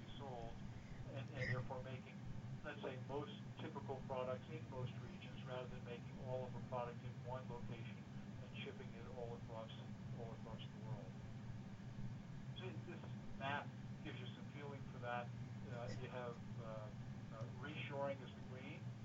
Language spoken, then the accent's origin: English; United States; And we since I'm an American, we encourage reshoring